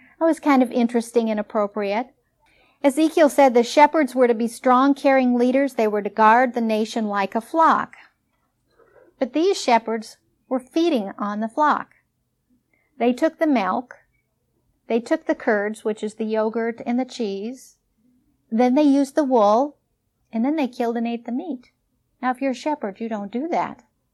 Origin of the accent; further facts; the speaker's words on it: Midwest, United States; And I grew up in the Midwest. My uncles all had farms.